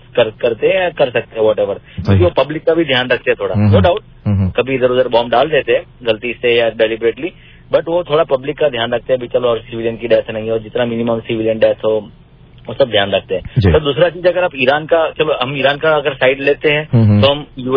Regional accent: Gujarat, India; वैसे मैं sir India से हूँ और गुजरात से हूँ

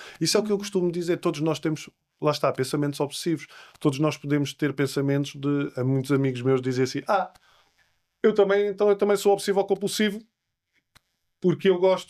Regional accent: Lisbon, Portugal; eu cresci nos Olivais, nos anos 90

